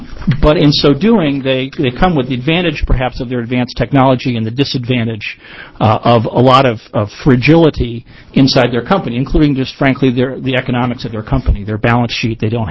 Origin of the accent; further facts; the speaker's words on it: Portland, Oregon, United States; from Portland.